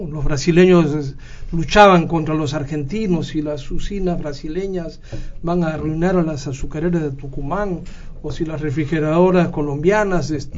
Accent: Peru; nosotros como peruanos tenemos un problema interno

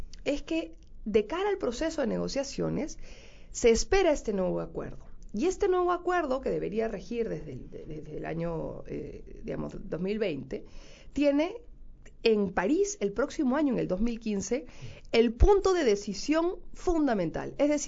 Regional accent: Peru; Yo no puedo, como peruana que soy

